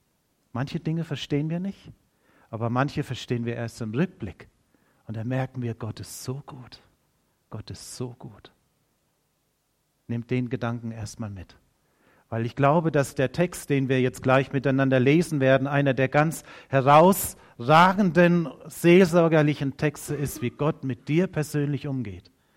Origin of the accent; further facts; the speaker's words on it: Heubach, Baden-Württemberg, Germany; ich komme aus Heubach, war viele Jahre dort Pastor